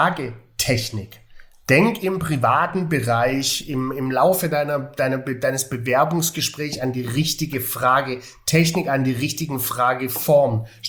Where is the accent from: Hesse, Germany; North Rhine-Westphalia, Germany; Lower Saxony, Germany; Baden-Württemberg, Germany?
Baden-Württemberg, Germany; da geht mir als Schwabe doch das Herz auf.